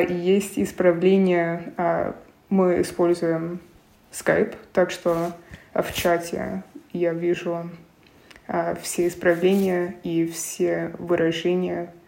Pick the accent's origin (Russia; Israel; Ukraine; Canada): Canada; Toronto, Ontario; Russian is a second language; Да, но я из Канады, именно я живу в Торонто.